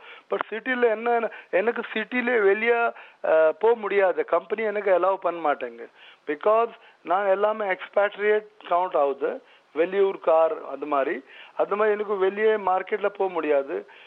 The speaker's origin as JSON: {"language": "Tamil", "town": "Coimbatore", "region": "Tamil Nadu", "country": "India", "said": "நான் கோயம்புத்தூர்"}